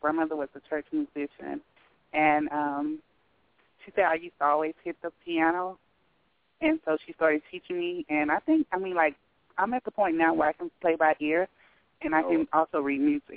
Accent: Calabasas, California, United States; And we were raised in Calabasas, but, you know, every children go to their grandmother's house for the weekend. And so Compton bound, I was.

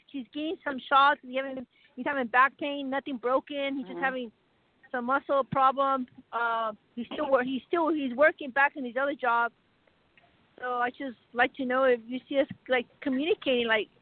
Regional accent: Colorado, United States; Colorado.

